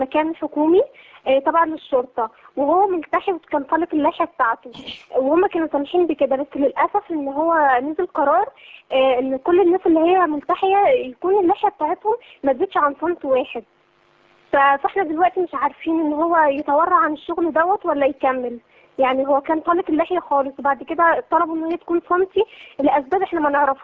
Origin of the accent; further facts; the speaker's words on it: United Arab Emirates; انا من الامارات ومش متاح لي ان انا اسال اي شيخ تاني